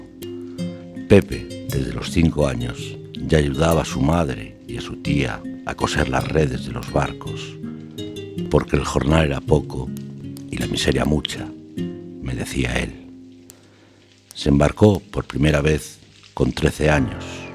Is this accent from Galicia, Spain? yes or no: yes; Galicia, Spain; las costas de Galicia, mi tierra.